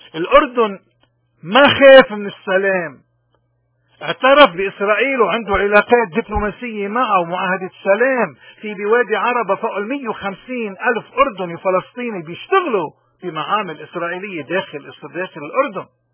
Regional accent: Lebanon; ونحن مش من اللي حدا بيقدر يستغبينا كلبنانيين. اللبناني ذكي كتير

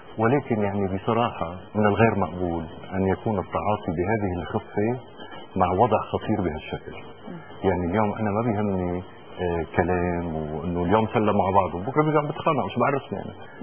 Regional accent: Lebanon; اسمحوا لنا هيدي ما بتهمني انا كمواطن لبناني، لانه عم بدفع دم بكل مناطق يعني لبنان

